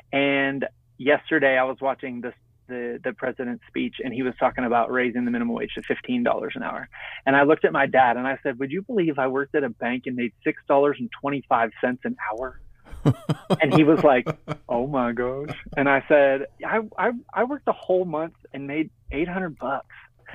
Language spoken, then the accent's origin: English; Davis, West Virginia, United States; I've born and raised in West Virginia. Grew up in a Christian family, and have had a lot of dreams and a lot of aspirations and things that I knew would take me outside of this community that I grew up in. I grew up in a super small town called Davis.